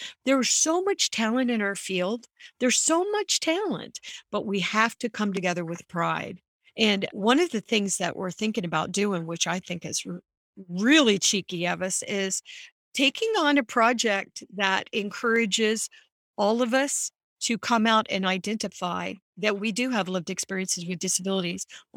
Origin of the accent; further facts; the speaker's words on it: United States; I understand how you use the word protection because I'm also an American.